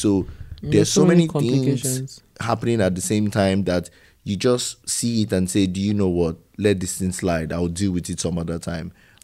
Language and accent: English; Nigeria; I felt that way because I'm Nigerian